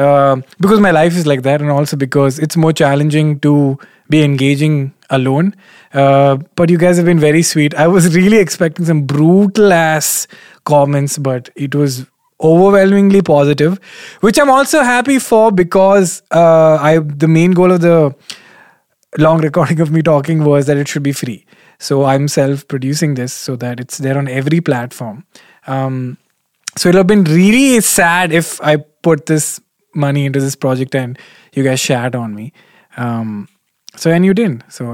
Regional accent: South India, India; I'm South Indian, so I keep saying how.

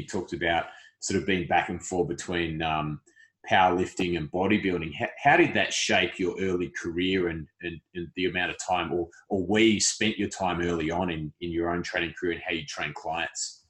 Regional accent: Tasmania, Australia; but growing up in Tasmania, we watched AFL football all the time.

